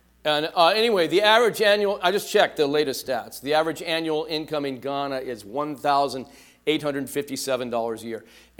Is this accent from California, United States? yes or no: yes; Van Nuys, California, United States; I grew up in Van Nuys. I went to St. Bridget of Sweden school. It's about Sherman Way and Balboa. And grew up Van Owen and Balboa. Not far from here.